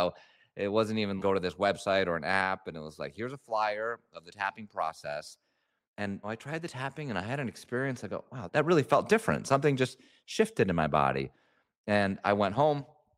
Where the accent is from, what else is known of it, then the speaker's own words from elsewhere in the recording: Newtown, Connecticut, United States; I had been working on the ground in my hometown of Sandy Hook, Newtown, Connecticut.